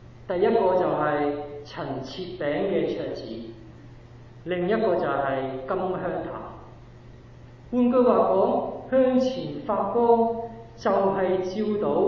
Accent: Hong Kong; 我哋香港人就知啦，有啲嘢講咗但係未做㗎。

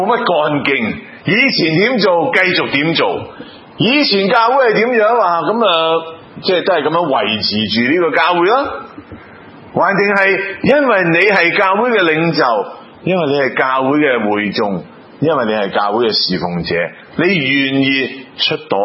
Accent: China; 不过我们中国人就说哦，给仔女啦，给儿孙啦

